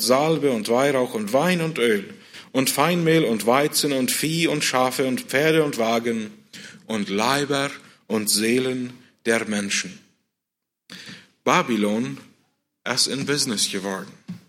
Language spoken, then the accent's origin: German; Mexico; now in Canada; weil ich weiß nicht, wo das hier in Kanada ist. Ich weiß bloß, wo das dort bei uns in Mexiko ist.